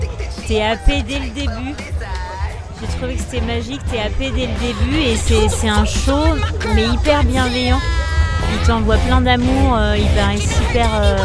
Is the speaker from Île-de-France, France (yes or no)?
no; Albon, Auvergne-Rhône-Alpes, France; On vient de la Drôme. On vient d'Albon.